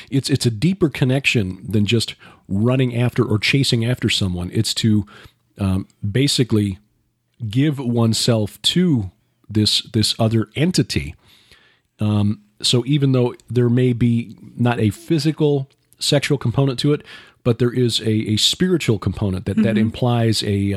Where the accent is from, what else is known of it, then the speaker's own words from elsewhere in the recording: Chicago, Illinois, United States; I was born and raised in Chicago, where we had streetlights everywhere, headlights from cars all night long. We lived half a block off one of the major north-south routes through Chicago.